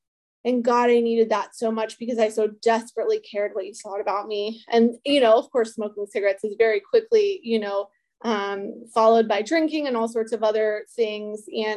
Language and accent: English; Ellicott City, Maryland, United States; And, you know, I grew up just outside of Baltimore, Ellicott City, kind of Glendale area, for anyone that is familiar. In a house that my dad had built.